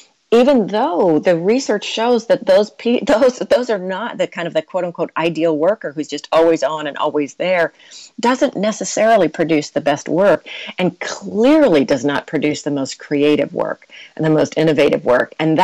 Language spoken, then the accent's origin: English; United States; as somebody who, I am American and I have worked really hard over the years